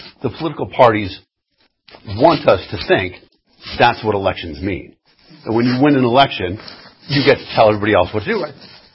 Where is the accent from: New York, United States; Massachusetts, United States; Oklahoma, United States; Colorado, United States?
Massachusetts, United States; Boston; So when I moved here from Boston, I thought, you know, Boston is a great place filled with all this amazing history.